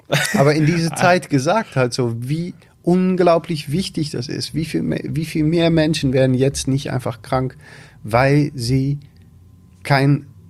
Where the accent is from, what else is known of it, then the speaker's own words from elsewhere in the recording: Netherlands; German is a second language; vor allem als Holländer, wir sind als Holländer schon